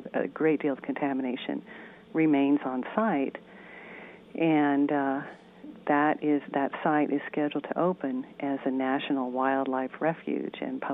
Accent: Arvada, Colorado, United States; I grew up in Arvada, Colorado. I grew up in suburbia. Nothing happened there.

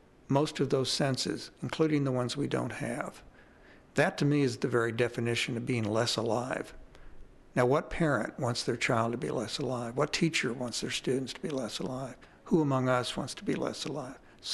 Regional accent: Kansas City, Missouri, United States; I grew up in Kansas City and my parents would come down to Bull Shoals and Table Rock

